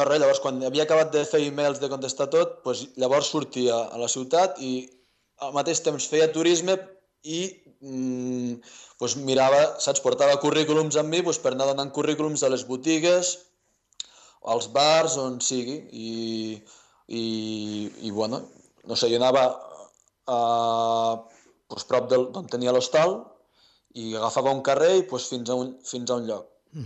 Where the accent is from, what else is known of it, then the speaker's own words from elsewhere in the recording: Catalonia, Spain; els vaig dir, mira, que sóc del Priorat, saps, que sé de vi